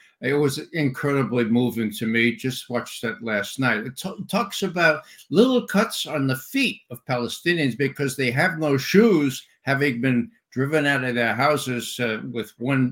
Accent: Ireland; I'm Irish. We Irish get even more angry than Italians on occasion.

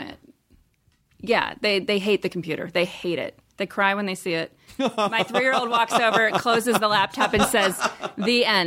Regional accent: Midwest, United States; Like I grew up in the Midwest. I went to Catholic school and like, it was a completely different existence.

